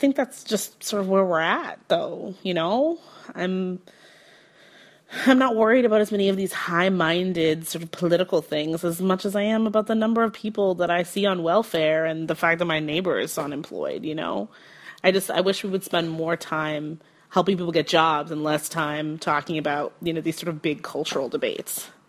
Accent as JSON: {"language": "English", "town": "Durham", "region": "Maine", "country": "United States", "said": "I'm from Durham, Maine."}